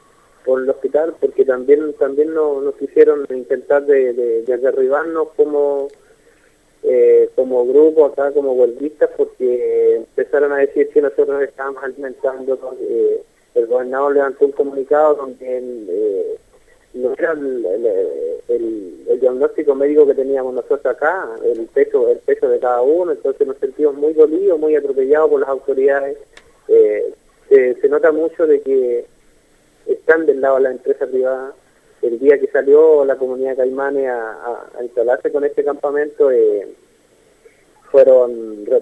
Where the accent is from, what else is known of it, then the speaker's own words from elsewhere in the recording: Chile; la estamos perdiendo como chilenos. No estamos abriendo los ojos a lo que nos está sucediendo como chilenos.